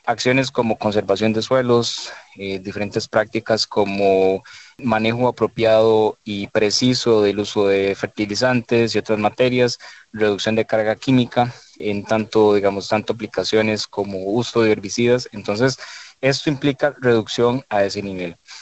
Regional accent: Costa Rica; para nosotros como costarricenses y en todo el sector agrícola

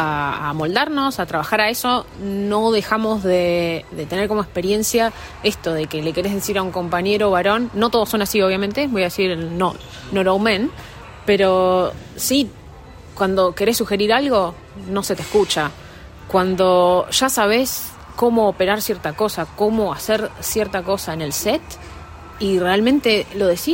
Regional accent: Mendoza, Argentina; moved away; Yo vengo de Argentina y allá vi en mi tiempo quizás una mujer camarógrafa.

